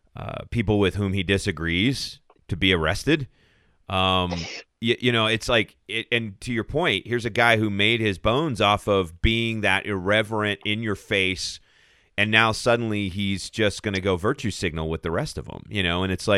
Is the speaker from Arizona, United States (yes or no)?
yes; Sells, Arizona, United States; So I grew up in Sells, Arizona, which is about 60 miles southwest of Tucson